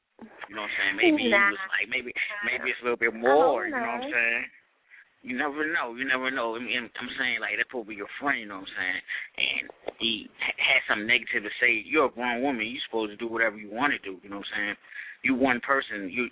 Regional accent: Maryland, United States; I'm from Maryland, you know what I'm saying? Like, a lot of people, they were like, well, you sound country

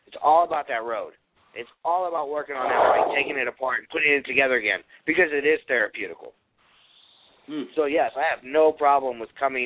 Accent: Cleveland, Ohio, United States; So, you know, I grew up in Cleveland, and my family lives on the East Coast.

